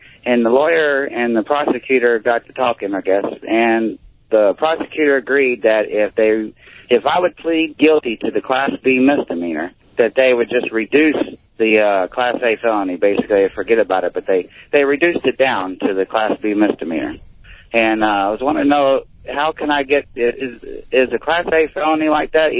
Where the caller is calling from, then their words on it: Dallas, Texas, United States; No, I'm calling from Dallas, but that happened in Nebraska 18 years ago when I lived in there.